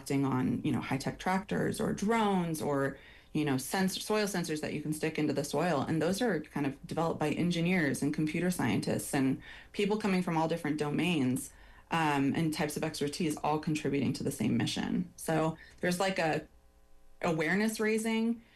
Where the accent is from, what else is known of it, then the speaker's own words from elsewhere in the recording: California, United States; My family's in winemaking. I'm from California originally.